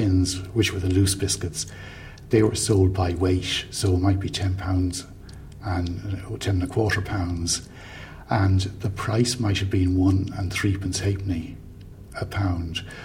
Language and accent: English; Clontarf, Leinster, Ireland; Well, I was born in Clontarf and grew up in Clontarf.